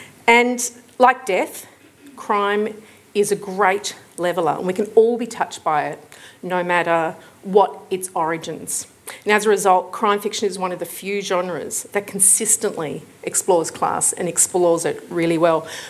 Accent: Frankston, Victoria, Australia; I grew up in Frankston.

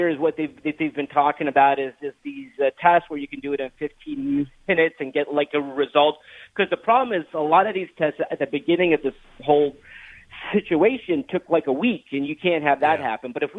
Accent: Los Angeles, California, United States; I'm a Laker. I'm like a Laker for life. I'm from Los Angeles.

